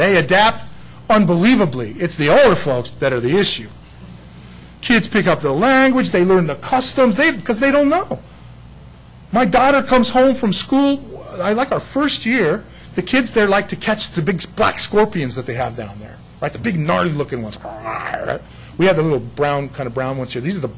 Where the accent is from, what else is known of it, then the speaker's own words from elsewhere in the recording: San Diego, California, United States; I grew up in the desert. I grew up in San Diego, but I didn't spend a lot of time fishing.